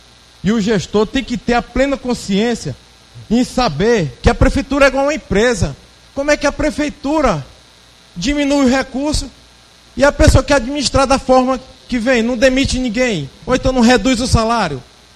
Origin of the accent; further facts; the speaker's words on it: Guadalupe, Piauí, Brazil; also born or lived in Teresina; sou guadalupense.